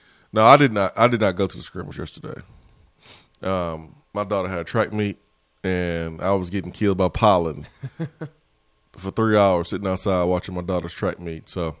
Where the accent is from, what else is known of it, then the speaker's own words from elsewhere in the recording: Huntsville, Alabama, United States; also born or lived in Illinois; now in Knoxville, United States; Technically, I've lived in Knoxville longer than Huntsville. But I came from Huntsville, Alabama, where I grew up.